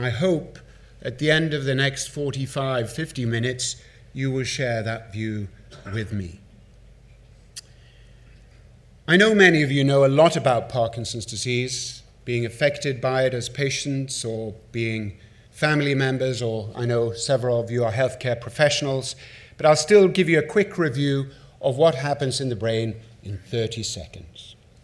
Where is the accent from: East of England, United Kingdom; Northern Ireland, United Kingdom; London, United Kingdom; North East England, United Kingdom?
North East England, United Kingdom; Darlington; I actually spent 8 years in Northeast England. I grew up in Darlington with Swedish family